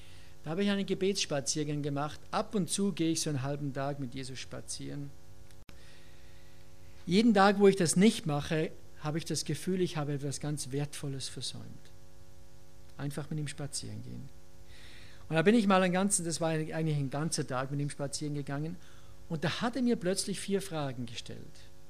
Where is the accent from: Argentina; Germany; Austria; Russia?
Austria; Und es war extrem schwer, denn ich liebe meine Heimat, die Berge.